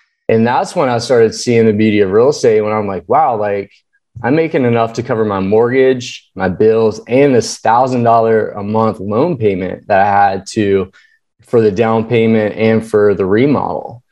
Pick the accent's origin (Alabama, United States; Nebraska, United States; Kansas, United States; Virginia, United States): Virginia, United States; now in Redding, United States; So I grew up doing construction in Virginia.